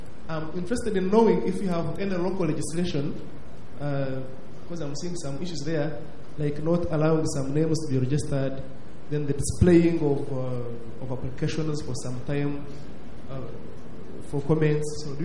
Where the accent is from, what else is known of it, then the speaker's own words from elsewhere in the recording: Uganda; I'm from Uganda. I work for the government.